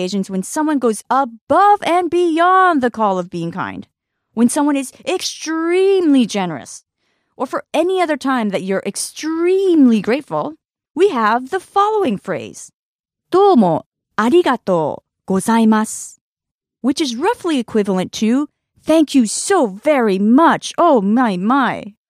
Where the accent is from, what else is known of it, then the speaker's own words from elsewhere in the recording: Osaka, Japan; also born or lived in New York, United States; So I was raised in Osaka and New York, which explains why I talk so fast.